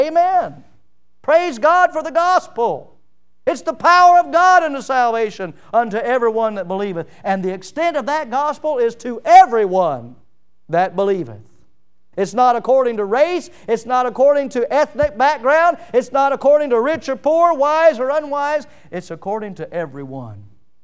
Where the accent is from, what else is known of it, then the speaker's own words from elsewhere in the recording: Milton, Florida, United States; born there; I think about the fact that I was born in Milton, Florida. Of all the places to be born, Milton, Florida.